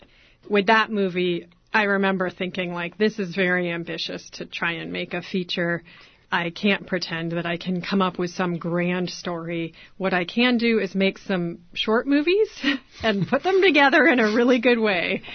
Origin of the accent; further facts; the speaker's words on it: Berkeley, California, United States; I grew up in Berkeley.